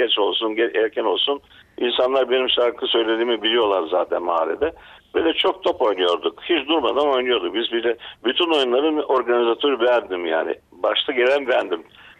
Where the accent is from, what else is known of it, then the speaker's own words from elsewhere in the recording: Shumen, Shumen Province, Bulgaria; Yani ben kendim Şunluyum, kasabanın içindenim. Annem benim İstanbul'da doğma.